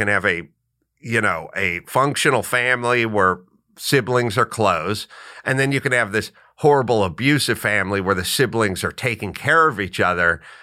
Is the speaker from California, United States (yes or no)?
yes; North Hollywood, California, United States; You know, I was from North Hollywood. This is the 70s, early 80s.